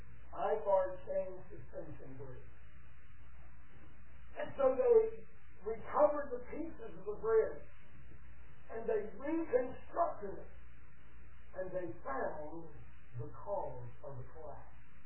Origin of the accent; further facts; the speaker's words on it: Ohio, United States; that made national news in my hometown, Dallas Lake, Ohio. We're right on the Ohio River.